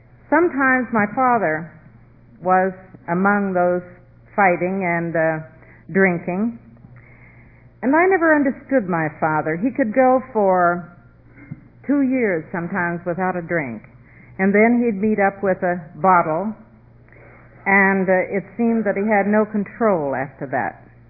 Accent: West Virginia, United States; I come from West Virginia, and I always associated, well, liquor, or we called it whiskey at the time.

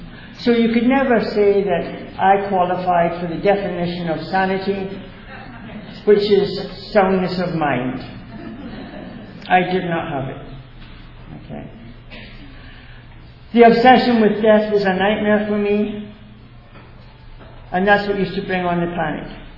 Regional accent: Glasgow, Scotland, United Kingdom; born there; I was born in Glasgow, Scotland in 1943 during the Second World War.

